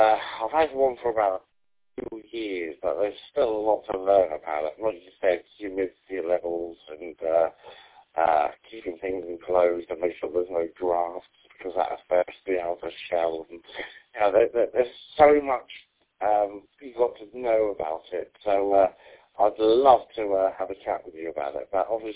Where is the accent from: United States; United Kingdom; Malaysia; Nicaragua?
United Kingdom; we've got to keep in it because we are British.